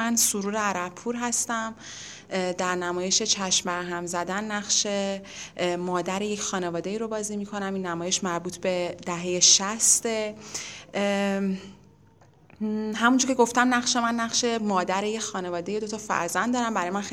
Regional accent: Ahvaz, Khuzestan, Iran; چون خودمم توی اهواز به دنیا اومدم و بزرگ شدم،

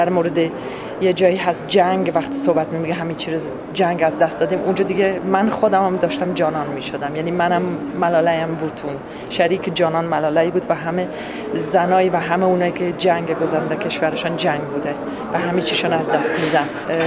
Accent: Afghanistan; first language Dari; زبان انگلیسی و دری که زبان مادری من است

